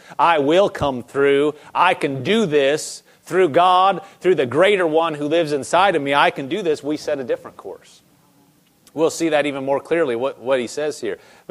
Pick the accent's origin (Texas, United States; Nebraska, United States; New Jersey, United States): Nebraska, United States; I am from Nebraska. There aren't like cowboys a lot in Nebraska.